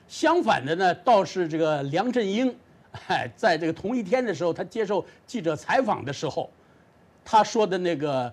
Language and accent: Chinese; China; 我觉得，哎呀，我觉得我是从大陆出来的了